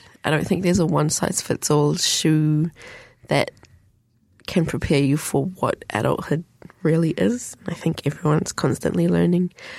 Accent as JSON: {"language": "English", "region": "Auckland", "country": "New Zealand", "tie": "born or raised there"}